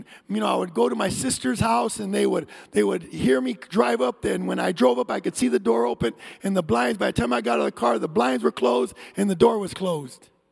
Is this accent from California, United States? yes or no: yes; Santa Ana, California, United States; the judge sends me to this home for a year in Ontario, California. I'm from Santa Ana.